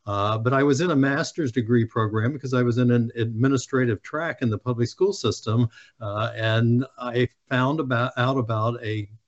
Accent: Pennsylvania, United States; I'm from Pennsylvania, and tested the waters and took two courses.

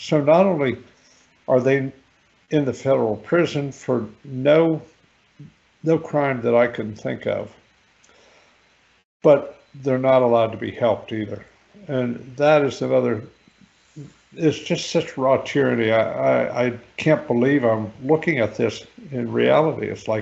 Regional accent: Virginia, United States; he probably even won in my home state of Virginia, just from what I know happened here in Lynchburg.

